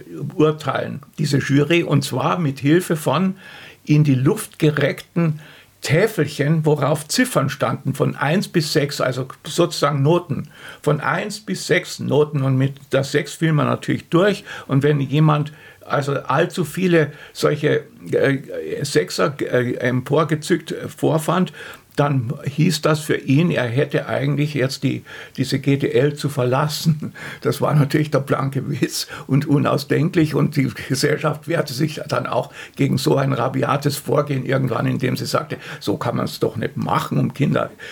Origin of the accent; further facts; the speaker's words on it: Stuttgart, Baden-Württemberg, Germany; ich bin aus Stuttgart